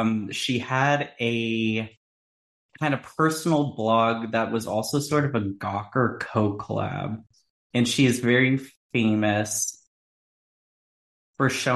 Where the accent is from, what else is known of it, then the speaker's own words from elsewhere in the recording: Maryland, United States; No, definitely not. We're both from Maryland and we definitely did not.